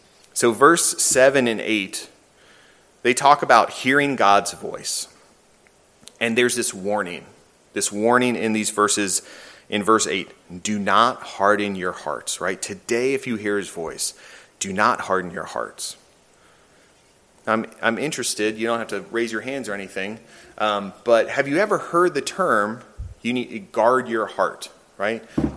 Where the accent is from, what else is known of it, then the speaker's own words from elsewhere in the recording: Chesapeake, Virginia, United States; I grew up in Chesapeake. There's some farms there.